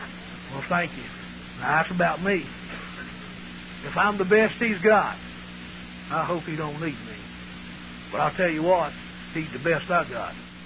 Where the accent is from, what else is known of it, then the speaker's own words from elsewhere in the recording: South Carolina, United States; Everybody thinks we're from North Carolina. We're from South Carolina. Them poor Tar Heels, we sand lappers.